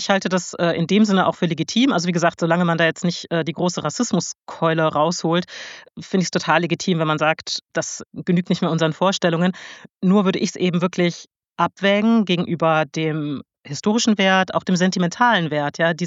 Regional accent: Germany; born there; Ich bin ja auch in Deutschland geboren, meine Mutter ist Deutsche, mein Vater ist Senegalese, also ich bin gemischter Herkunft.

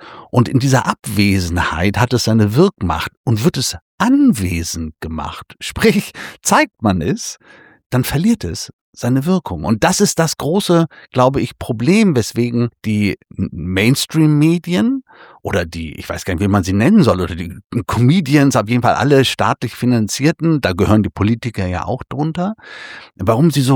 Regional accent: Germany; das kann ich jetzt für mich als Deutscher sagen

